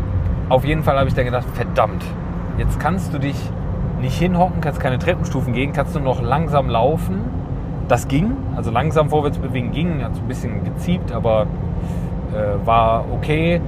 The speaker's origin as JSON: {"language": "German", "town": "Gummersbach", "region": "North Rhine-Westphalia", "country": "Germany", "said": "Genau, ich komme aus Gummersbach und habe dort eine Hochzeit fotografiert."}